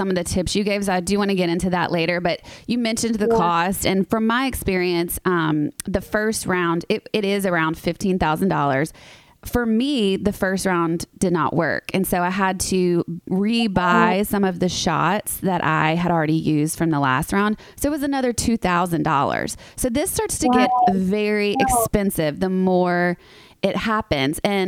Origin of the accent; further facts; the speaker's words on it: the South, United States; I mean, I'm from the South. So a lot of us are taught at a really young age